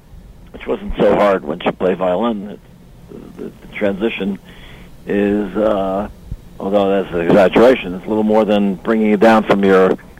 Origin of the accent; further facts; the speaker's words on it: New Haven, Connecticut, United States; born there; I was born in New Haven, Connecticut